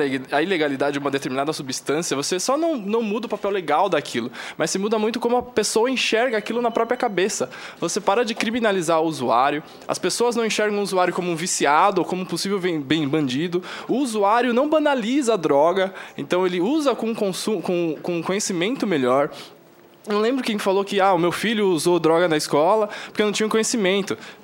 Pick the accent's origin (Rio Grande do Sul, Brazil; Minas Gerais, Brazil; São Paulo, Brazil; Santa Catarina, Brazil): São Paulo, Brazil; eu sou de São Paulo, tenho 25 anos